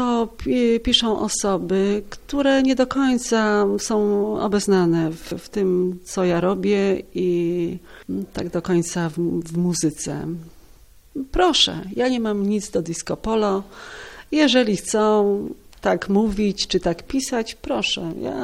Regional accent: Silesian Voivodeship, Poland; zawsze podkreślam, że jestem Ślązaczką, jestem dumna, że jestem Ślązaczką.

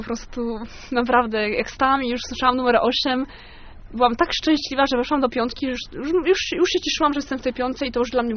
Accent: Leszno, Greater Poland Voivodeship, Poland; Więc ja chciałam powiedzieć, że jestem z Leszna, jestem leszczynianką, ale nie miałam okazji.

